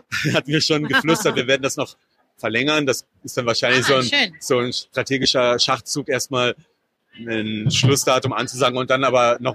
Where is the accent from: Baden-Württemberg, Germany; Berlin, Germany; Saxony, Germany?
Saxony, Germany; Das ist so ein bisschen wie in meiner Heimat. Das erinnerte mich in vielerlei Hinsicht an die Oberlausitz oder an meine Gegend, wo auch Betriebe zumachten